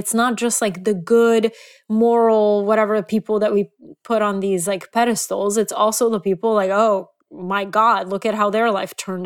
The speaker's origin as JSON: {"language": "English", "country": "Bulgaria", "said": "I'm from Bulgaria."}